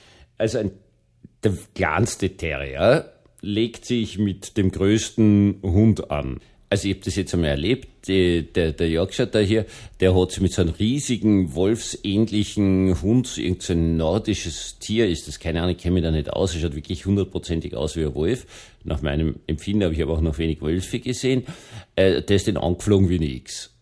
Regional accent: Vienna, Austria; ich bin in Wien im Wahnsinnsverkehr aufgewachsen.

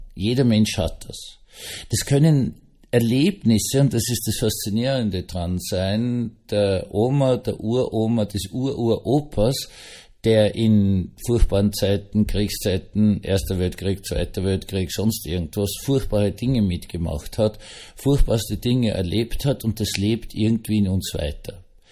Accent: Eastern Austria, Austria; aber man greift als Österreicher und Ostösterreicher doch lieber zur Butter.

